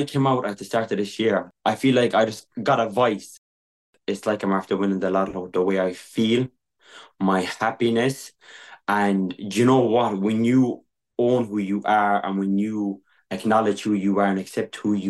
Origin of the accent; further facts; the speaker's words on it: Munster, Ireland; I'm from Kerry. I'm 23 years old. I'm a gay Irish traveller.